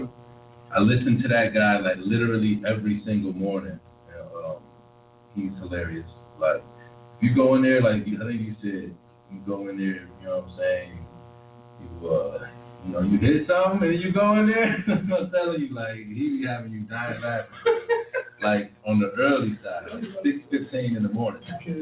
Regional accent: Cleveland Heights, Ohio, United States; I was raised in Cleveland Heights, in Cleveland. My mom and pop split up. And, school days was in Cleveland Heights. Summers and weekends was in Cleveland on the east side by Tarkington and South Mile.

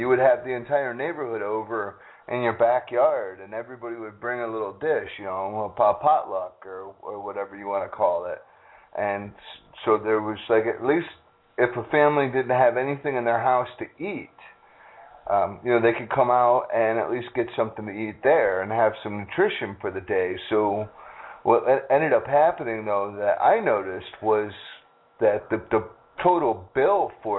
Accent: Ohio, United States; when I was growing up in Ohio, my mom, having just lost my father, was extremely poor, and she had 2 children.

